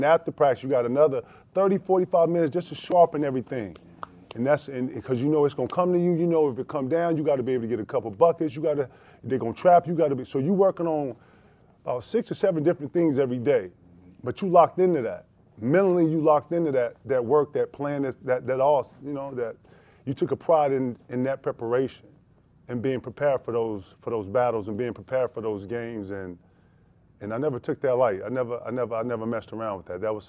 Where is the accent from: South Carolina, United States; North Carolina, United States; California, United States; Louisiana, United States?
South Carolina, United States; You know, I'm from South Carolina, for everybody who don't know.